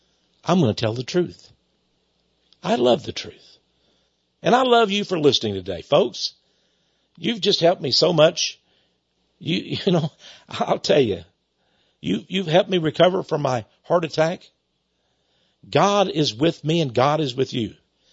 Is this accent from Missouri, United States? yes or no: no; Port Neches, Texas, United States; I'm a Texan. I'm from Port Neches, Texas. I don't want to go anywhere.